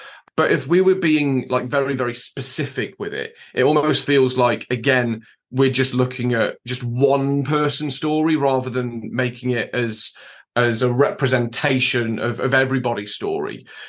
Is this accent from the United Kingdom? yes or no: yes; Midlands, United Kingdom; also born or lived in East Anglia; I'm kind of a mudblood. I was born in East Anglia, but I lived quite a lot of my early life in the Midlands.